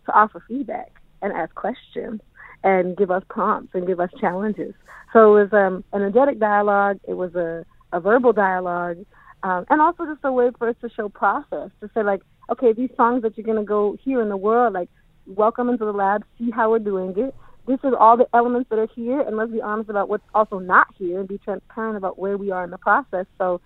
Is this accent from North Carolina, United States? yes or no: no; Portland, Oregon, United States; that live in my uncle's house in Portland, Oregon, during the Portland, which is how I call Portland, my hometown